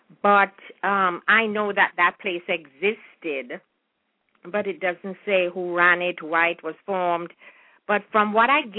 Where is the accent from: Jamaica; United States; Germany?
Jamaica; a lot of things that we even enjoyed in our time growing up in Jamaica, we really never know the depth